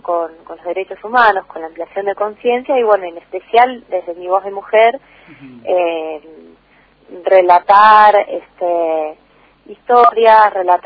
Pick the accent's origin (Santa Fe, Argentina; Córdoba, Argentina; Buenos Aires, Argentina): Buenos Aires, Argentina; yo soy de la ciudad de Buenos Aires. Yo soy ahí del Río de la Plata, me gusta más decir que de la ciudad.